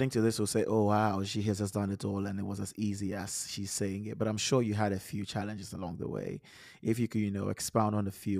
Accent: Ghana; you know, I grew up in Ghana

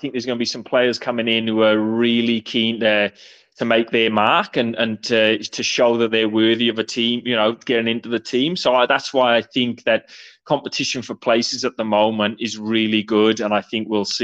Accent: Wales, United Kingdom; And I'm, like you say, I'm Welsh, so the English team is not really high on my agenda, mate.

